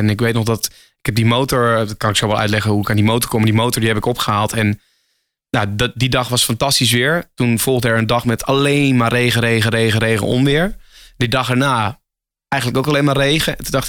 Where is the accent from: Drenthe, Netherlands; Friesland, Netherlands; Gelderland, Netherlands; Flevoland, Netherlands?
Drenthe, Netherlands; Emmen; moved away as an adult; now in Hilversum, Netherlands; Toen kom ik uit Emmen, Drenthe. Ik woon nu iets van 8 jaar in Hilversum. En toen ik verhuisde van Emmen, Drenthe naar Hilversum